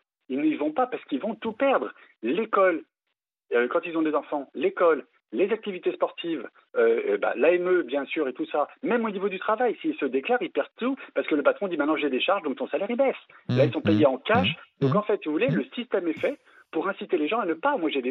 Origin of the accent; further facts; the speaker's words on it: France; moi, en tant que Français, il me dira non.